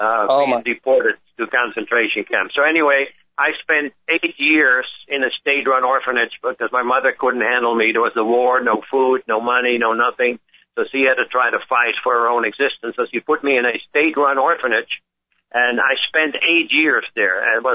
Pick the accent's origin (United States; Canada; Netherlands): Netherlands; Amsterdam, North Holland; I'm a 72-year young dude. I was born and raised in Amsterdam, Holland during World War II. Just because my father's side was Jewish